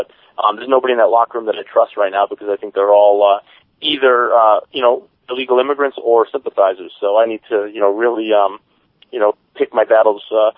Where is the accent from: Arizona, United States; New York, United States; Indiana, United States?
Arizona, United States; Phoenix; You know, I came out on the very first episode and I said that, you know, I'm from Phoenix.